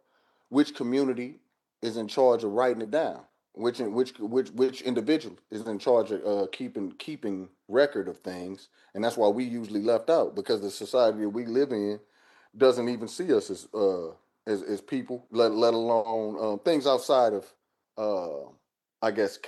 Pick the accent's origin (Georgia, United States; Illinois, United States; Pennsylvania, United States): Illinois, United States; East St. Louis; like I grew up in East St. Louis, and I had a father that was pretty, you know, pretty militant from top to bottom.